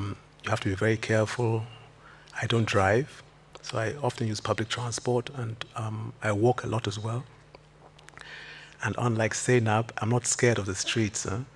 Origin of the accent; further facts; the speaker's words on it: Lagos, Nigeria; also born or lived in Oxford, England; I was born here in England, in Oxford. And when I was 4 years old, it was my first time going back to Lagos. So Lagos is really my home city. I grew up there.